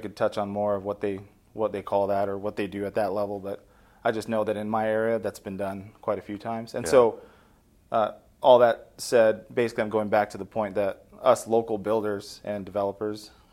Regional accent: Tacoma, Washington, United States; Tacoma, Washington. Yeah. So it's kind of, well, the outskirts of Tacoma, really. So yeah, Washington State, really.

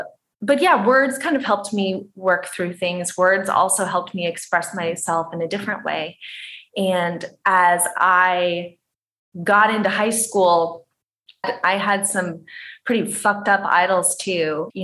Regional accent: Midwest, United States; I grew up in the Midwest too, was born into a very Irish Catholic family who was very into sports.

